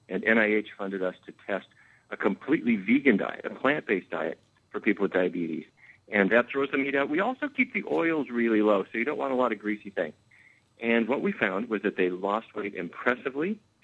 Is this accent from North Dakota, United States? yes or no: yes; Fargo, North Dakota, United States; Well, first of all, full disclosure, I grew up in Fargo, North Dakota, in the middle of cattle country.